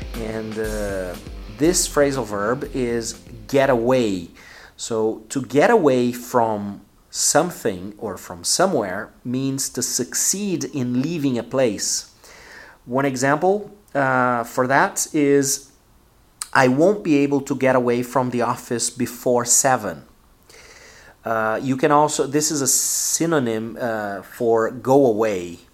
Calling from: Porto Alegre, Rio Grande do Sul, Brazil

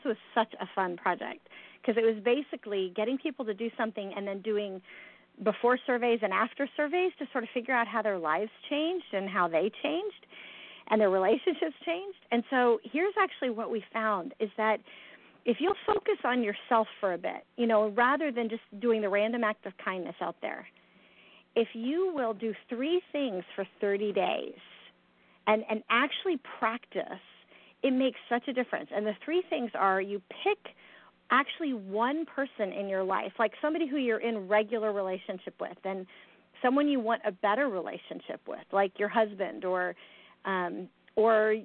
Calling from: Atlanta, Georgia, United States; Well, I am actually at home in Atlanta

